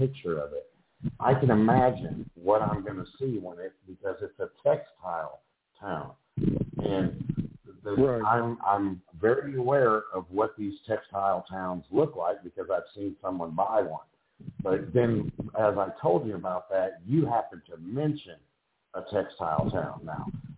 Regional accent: North Carolina, United States; And I grew up in North Carolina, all through that area.

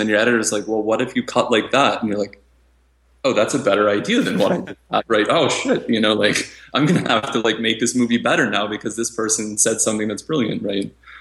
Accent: Michigan, United States; I want to build a reputation in the state that I'm from, right? I'm from Michigan, I'll submit to the Michigan festivals.

